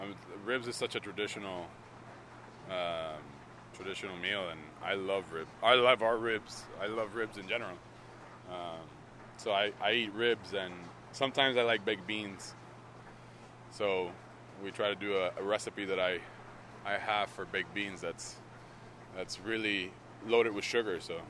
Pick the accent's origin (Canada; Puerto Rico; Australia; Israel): Puerto Rico; I'm originally from Puerto Rico